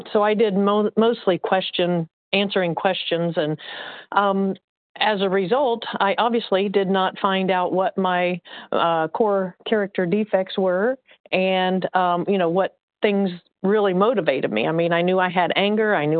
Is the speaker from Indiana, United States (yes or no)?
yes; Indiana, United States; recovered compulsive overeater from Indiana.